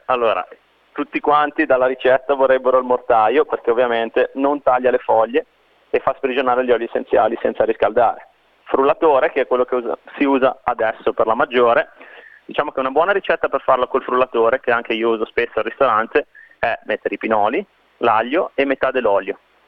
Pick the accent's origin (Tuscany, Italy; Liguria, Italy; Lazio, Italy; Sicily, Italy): Liguria, Italy; Genoa; io sono proprio di Genova, nato in Piazza Tomaseo, quindi proprio centro.